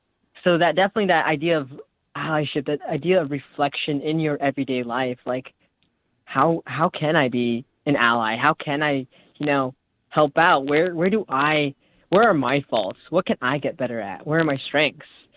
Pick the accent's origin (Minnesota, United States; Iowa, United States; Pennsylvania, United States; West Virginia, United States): Iowa, United States; Storm Lake; I was in my hometown. I was in my hometown right next to the lake, the, you know, Storm Lake, what we're named after.